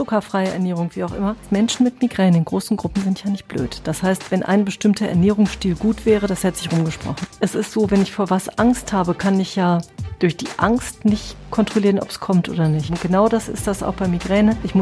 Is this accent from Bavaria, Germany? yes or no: no; Witten, North Rhine-Westphalia, Germany; in der Stadt, wo ich aufgewachsen bin, in Witten